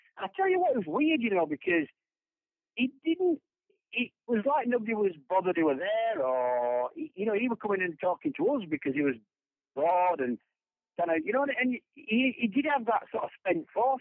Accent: United Kingdom; obviously, I'm a Brit

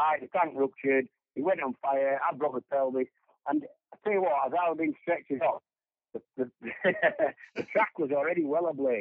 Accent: United Kingdom; obviously, I'm a Brit

